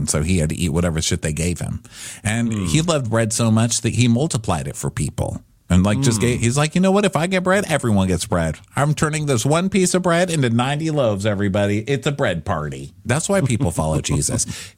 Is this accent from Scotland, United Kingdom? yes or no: yes; Scotland, United Kingdom; It's like asking a Scottish decky why he's got a bruise. Of course I've got a bruise. I'm a Scottish decky.